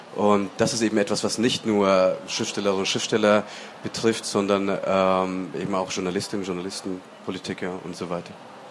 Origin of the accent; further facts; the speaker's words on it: Bavaria, Germany; Ich bin in Bayern groß geworden.